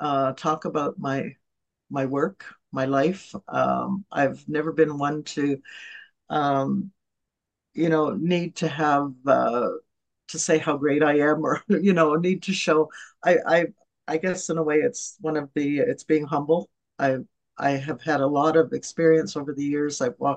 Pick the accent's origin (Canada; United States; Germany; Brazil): Canada; Alderville, Ontario; I'm First Nations. I'm from Alderville.